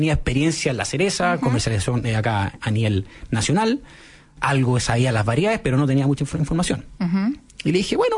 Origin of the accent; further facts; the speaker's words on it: Chile; como persona chilena, ¿ya? No me pude ir, me quedé en Chile. Luego nos encerraron en la pandemia. Ahí en ese minuto me fui a Curicó.